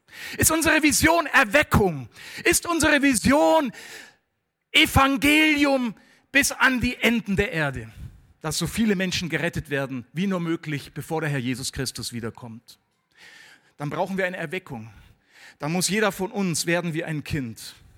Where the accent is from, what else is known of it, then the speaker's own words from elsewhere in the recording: Germany; also born or lived in South Africa; Das kann man leicht sagen, wenn man aus Südafrika kommt und da schon 17 Jahre war. Aber ich bin ja auch ein Deutscher.